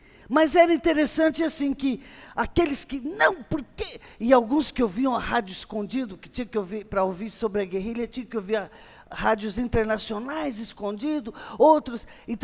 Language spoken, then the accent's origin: Portuguese; Brazil; eu sou brasileira, sou missionária.